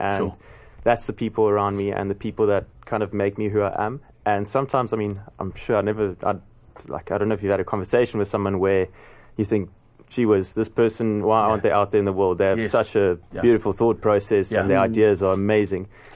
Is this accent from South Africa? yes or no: yes; Melkbosstrand, Western Cape, South Africa; Cape Town born and bred. Grew up in Malkbos Strand.